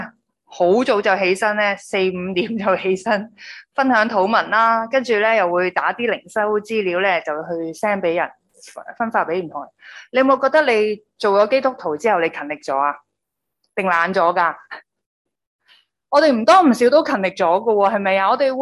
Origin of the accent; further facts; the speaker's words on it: Chaozhou, Guangdong, China; 因为咧我系潮州人嚟嘅，潮州人唔知点解讲嘢好大声